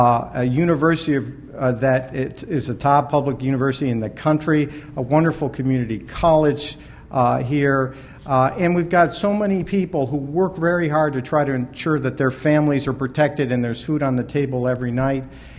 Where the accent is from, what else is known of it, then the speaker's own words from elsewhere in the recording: Syracuse, New York, United States; Sue talked a little bit about me growing up in Syracuse, New York, going to the public schools. I was the first of five kids